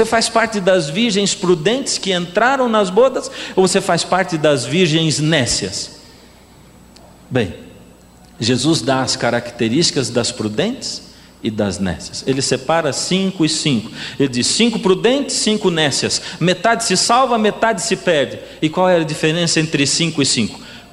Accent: São Paulo, Brazil; que a gente diz lá na minha terrinha, no interior de São Paulo

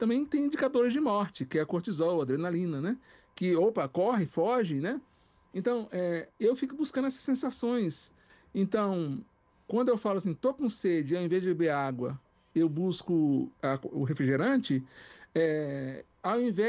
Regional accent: Minas Gerais, Brazil; Eu sou mineiro.

